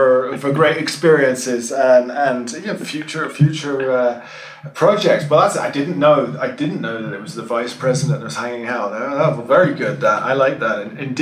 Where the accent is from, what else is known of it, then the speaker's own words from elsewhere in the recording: England, United Kingdom; It's like, you know, being English, if I see a queue, I have to get in there.